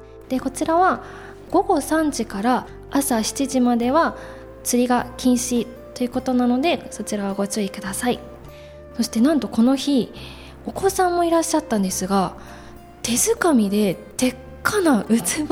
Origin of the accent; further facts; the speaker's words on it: Chiba, Japan; 私は千葉県出身で